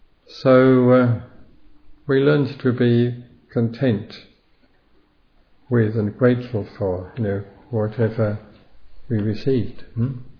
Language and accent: English; England, United Kingdom; I recognise that, yes, I was born and brought up in England.